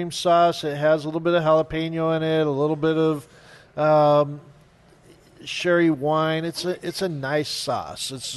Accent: California, United States; where are you from? I'm from Southern California.

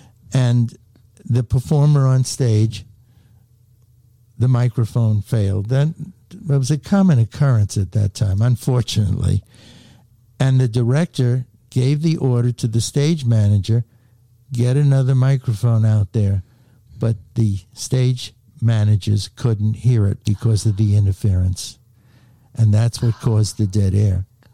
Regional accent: New York, United States; accent: New York; probably detect a New York accent.

